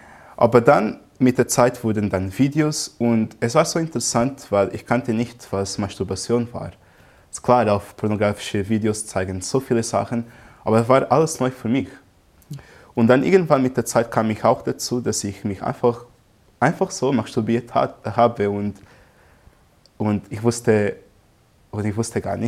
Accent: Angola; Und ich komme aus Angola und eigentlich war es so, dass meine Kindheit sehr schön war.

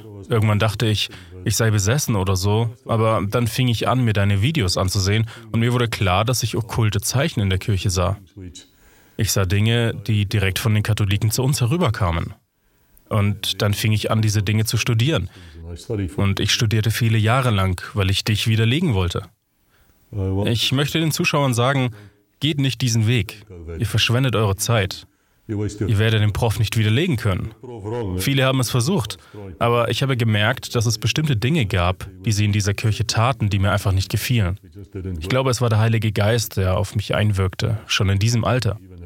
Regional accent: South Africa; accent: South African; German is a second language; Zu meinem Hintergrund, ich bin Südafrikaner, wie man an meinem Akzent hören kann. Ich bin im damaligen Apartheid Südafrika aufgewachsen.

